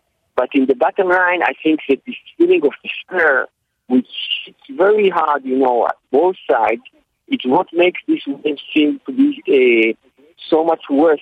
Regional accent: Israel; English is a second language; as an Israel, you know, who was born and raised in Israel and lived there all my life

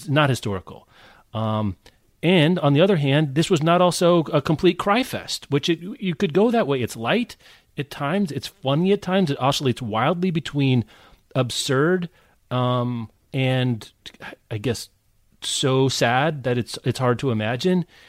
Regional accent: Lawrence, Kansas, United States; I grew up in Lawrence, Kansas, which is the home of Haskell Indian Nations University, and there's reservations in Kansas and Oklahoma.

